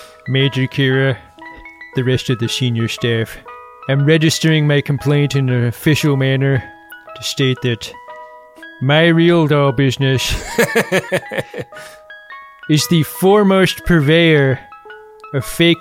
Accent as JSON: {"language": "English", "country": "Ireland"}